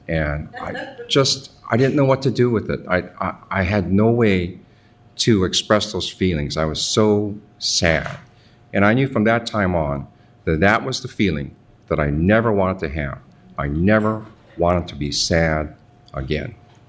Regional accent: Hawaii, United States; I was born and raised in Hawaii, and it was paradise when I was a boy.

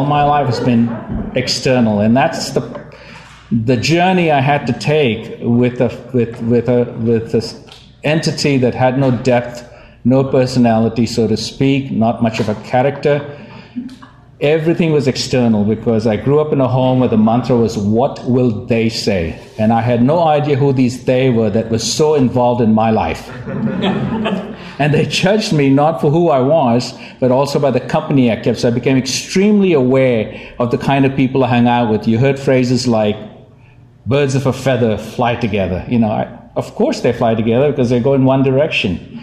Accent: India; yes, I am originally from India.

